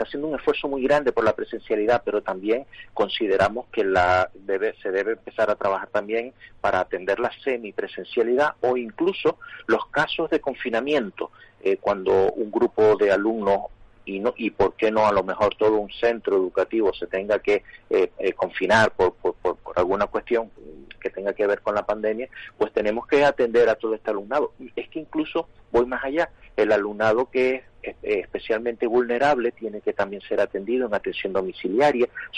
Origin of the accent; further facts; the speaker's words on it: Canary Islands, Spain; ya aterrizo ya en mi tierra, Canarias no se puede dar el lujo de que nos adelante por la derecha.